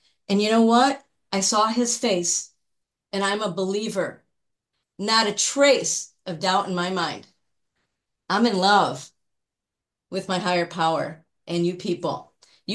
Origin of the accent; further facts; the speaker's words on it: Chicago, Illinois, United States; I am a compulsive overeater, and I am from the Chicagoland area.